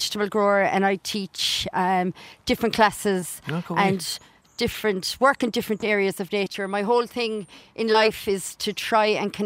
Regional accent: Munster, Ireland; But I'm actually originally from West Limerick. So I would have been lucky enough to come from two different farming backgrounds

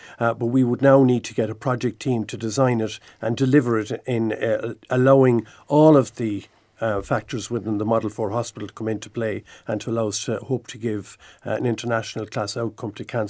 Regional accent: Munster, Ireland; I grew up in Kildemona, County Clare, in the 1960s.

